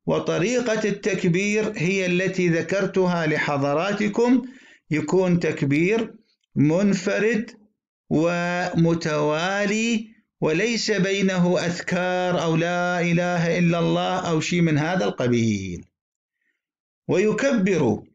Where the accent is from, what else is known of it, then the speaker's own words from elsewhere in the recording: Iraq; هناك بعض المساجد عندنا في العراق بعد صلاة المغرب ليلة العيد